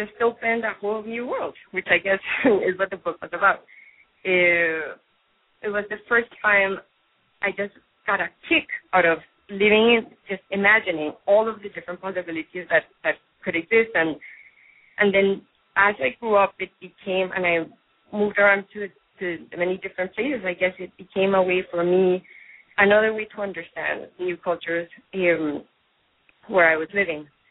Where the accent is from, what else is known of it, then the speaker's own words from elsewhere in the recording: Colombia; also born or lived in United States; I grew up in Colombia. That's where I am from. And I actually moved around quite a bit, from Colombia to the States and then back.